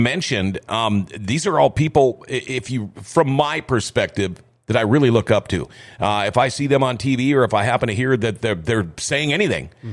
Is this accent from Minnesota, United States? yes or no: yes; Minnesota, United States; And guy asked us, where are you from? And I told him we're from Minnesota.